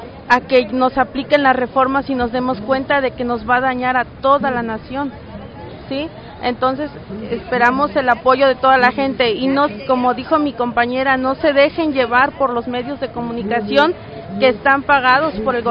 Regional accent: Tepetzintla, Veracruz, Mexico; Vengo del municipio de Tepetzintla, Veracruz, del norte del estado.

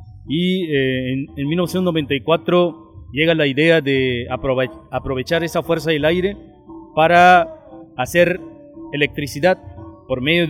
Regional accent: Juchitán de Zaragoza, Oaxaca, Mexico; soy indígena zapoteca de Juchitán de Zaragoza, Oaxaca, Istmo de Tehuantepec.

